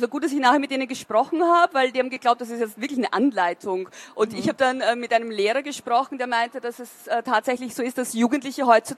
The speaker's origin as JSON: {"language": "German", "region": "Burgenland", "country": "Austria", "tie": "born or raised there", "said": "Also am Land, in meinem Dorf, in meiner Heimatgemeinde wurde ich noch nicht eingeladen."}